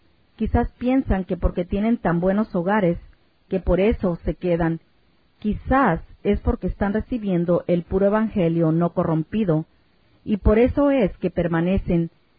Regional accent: New York, United States; also born or lived in Puerto Rico; Soy de Nueva York, pero nací en Puerto Rico.

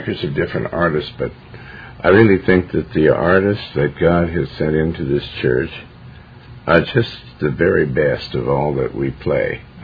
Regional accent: Montana, United States; We went through Oregon, Washington, and all throughout the different places that I was raised in Montana.

